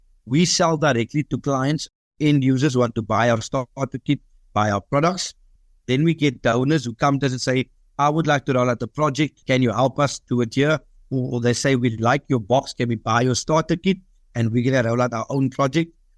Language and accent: English; Bridgetown, Western Cape, South Africa; because realizing I come from the township, I grew up in Bridgetown all my life. I grew up in an environment where we grew vegetables in the backyard with my granny.